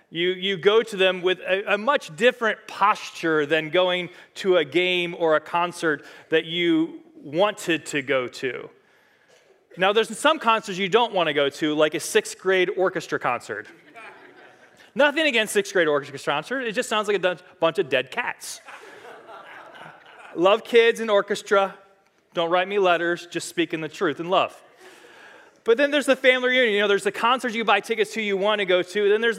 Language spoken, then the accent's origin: English; Cleveland, Ohio, United States; You know, I grew up in Cleveland, so you buy tickets and they just kept on losing things for decades.